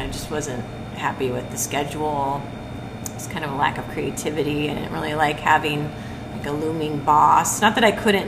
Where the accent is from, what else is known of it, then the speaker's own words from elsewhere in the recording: Portland, United States; I grew up in Portland And then I went to Rhode Island for school